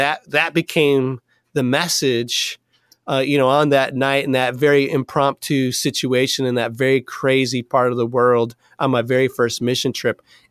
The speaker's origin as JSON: {"language": "English", "country": "United States", "said": "Just because I have white skin and I'm from America is really odd."}